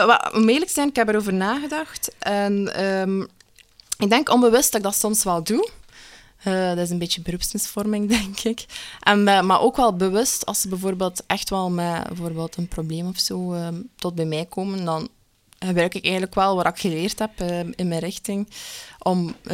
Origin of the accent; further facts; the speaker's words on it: Melle, East Flanders, Belgium; Ik ben 23 jaar. Ik kom uit Melle. Ik ben student-psycholoog.